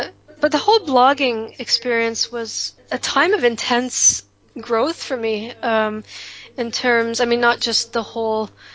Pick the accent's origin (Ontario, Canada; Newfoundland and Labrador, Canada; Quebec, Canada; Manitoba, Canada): Ontario, Canada; Sarnia; growing up in Canada, you know, definitely we were connected to the States, especially being, I mean, Sarnia is a border town. You know, there's only a river that separates Ontario and Michigan. And, you know, we're very affected by American culture and American Mormonism.